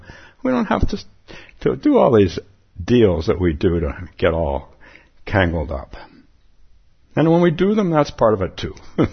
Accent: Palo Alto, California, United States; So I'm with my grandmother in my backyard in my hometown of Palo Alto.

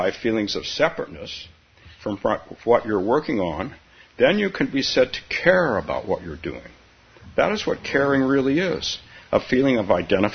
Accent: San Francisco, California, United States; Maybe 35 years ago, I took my son to an amusement park in the San Francisco area, my hometown.

